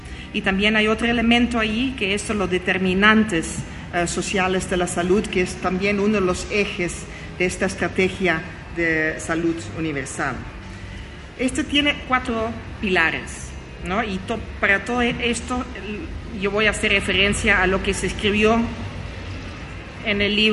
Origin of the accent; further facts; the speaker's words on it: Netherlands; accent: Dutch; Spanish is a second language; además mi acento bonito holandés no ayuda